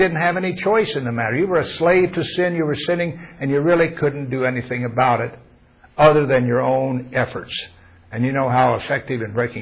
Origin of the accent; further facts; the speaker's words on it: Missouri, United States; now in California, United States; I mean, I'm from Missouri.